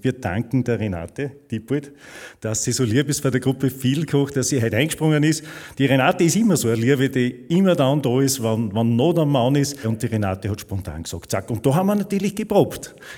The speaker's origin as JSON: {"language": "German", "town": "Mariazell", "region": "Styria", "country": "Austria", "tie": "born or raised there", "said": "Die Jodler aus meiner Heimat, Mariazell, sind sehr, sehr speziell."}